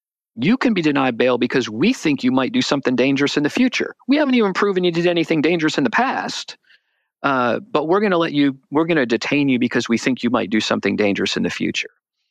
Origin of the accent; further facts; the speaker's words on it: Virginia, United States; When someone speeds in my home state of Virginia more than 25 miles an hour over the speed limit, we call that a crime.